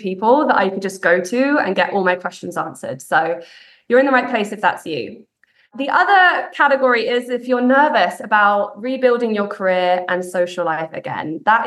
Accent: United Kingdom; moved away as an adult; now in Canada; I'm a Brit that lives in Canada. I've lived in Canada in Ontario for 7 years now. Can't believe it. I moved here in 2017.

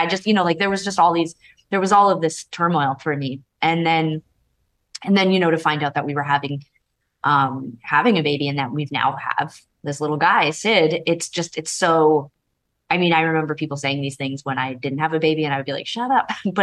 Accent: Canada; She's American, I'm Canadian.

